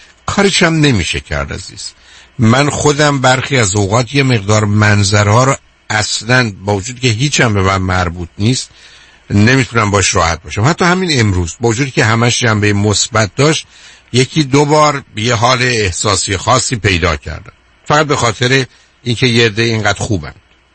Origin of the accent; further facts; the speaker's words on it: Shiraz, Fars, Iran; من چون خودم هم شیرازی هستم، هم خاطرم هست